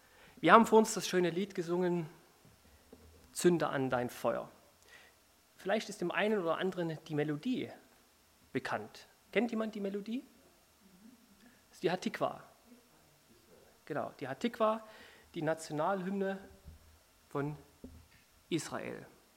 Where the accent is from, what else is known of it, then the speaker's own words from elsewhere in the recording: Saxony, Germany; Ja, Erzgebirge, das ist in Sachsen. Also ich bin in Sachsen geboren und da auch aufgewachsen, in der Nähe von Freiberg. Das ist zwischen Chemnitz und Dresden.